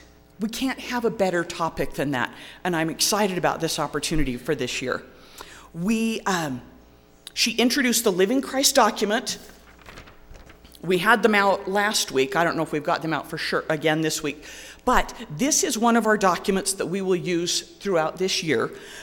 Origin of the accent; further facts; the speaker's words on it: California, United States; now in Salt Lake City, United States; We've lived here in Salt Lake for 15 years, but I am originally from California, and I am still trying to figure out how I married a boy from Utah and ended up in Salt Lake.